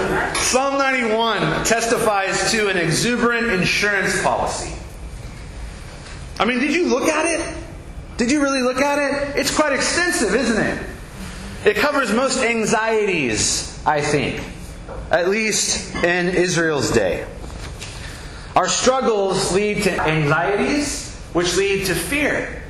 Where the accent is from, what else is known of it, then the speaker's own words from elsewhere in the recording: Scotland, United Kingdom; After all, I'm Scottish, and I love a good fight. The Irish have nothing on us.